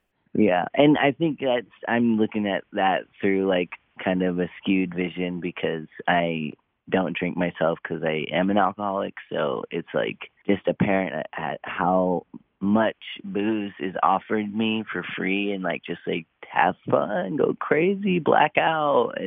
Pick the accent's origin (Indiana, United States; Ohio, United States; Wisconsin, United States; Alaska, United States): Alaska, United States; Anchorage; I'm from Anchorage, so I've just been playing for the same crowd.